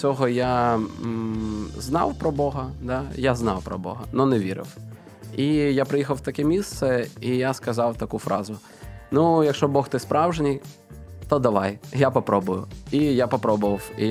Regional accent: Radomyshl, Zhytomyr Oblast, Ukraine; accent: Zhytomyr surzhyk; Ну, я сам з Житомирської області. Міста Радомишль.

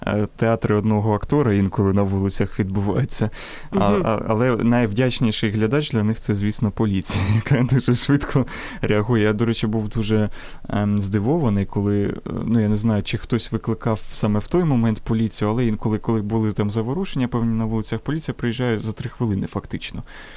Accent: Donetsk, Donetsk Oblast, Ukraine; я, як вихідець з Донецьку

